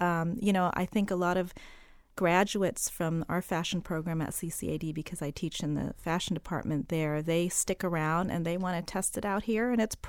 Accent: San Francisco, California, United States; also born or lived in New York City; I mean, I grew up in San Francisco. We moved here from New York City.

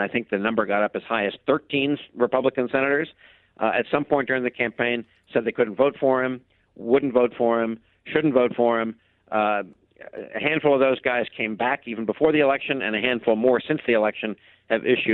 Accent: New York, United States; I mean, I grew up in New York when he was a young congressman

